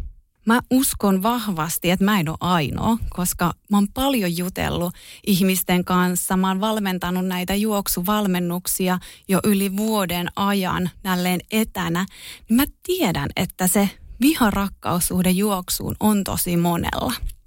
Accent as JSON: {"language": "Finnish", "town": "Tampere", "region": "Pirkanmaa", "country": "Finland", "accent": "mix of Tampere dialect and Turku", "lives_now": "Turku, Finland", "said": "tää on vähän tämmöistä sekoitus Tampereen murretta ja vähän ehkä Turkua. Mä oon siis Tampereelta kotoisin oleva, mutta nykyisin asunut jo kohta 8 vuotta Turussa."}